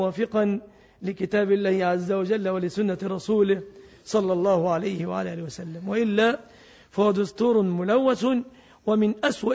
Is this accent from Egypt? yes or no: yes; Egypt; فنسأل الله أن يحفظ بلادنا مصر